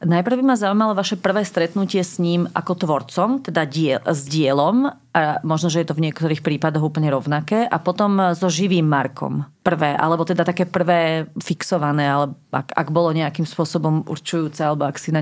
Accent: Bratislava, Bratislava Region, Slovakia; Ja som Bratislavčanka

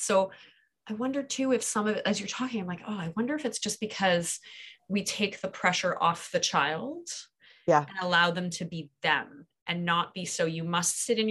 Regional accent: Ottawa, Ontario, Canada; I grew up in Ottawa and I remember the big snow mounds that would be made at the end of my driveway.

